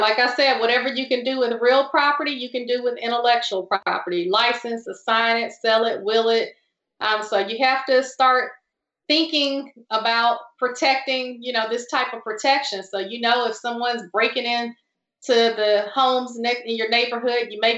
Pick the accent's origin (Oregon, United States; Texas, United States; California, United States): Texas, United States; Houston; And so I grew up in Houston, like I said, being able to do a lot of projects around my family members that were engineers.